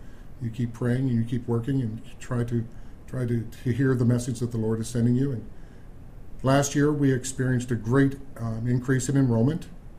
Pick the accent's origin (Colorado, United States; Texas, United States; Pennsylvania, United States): Pennsylvania, United States; Pittsburgh; I'm originally from Pittsburgh.